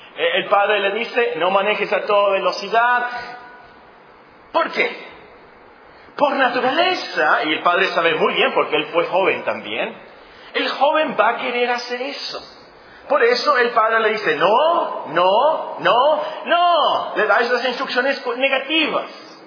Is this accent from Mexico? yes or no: yes; Mexico; nosotros vamos para allá también como mexicanos.